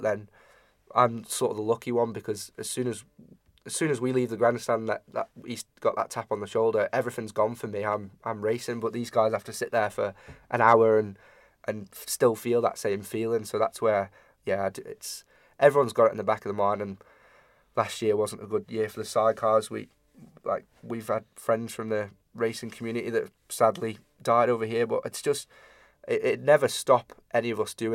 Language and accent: English; Ramsey, Isle of Man; my grandmother, she was watching Ramsey, like, because we're from Ramsey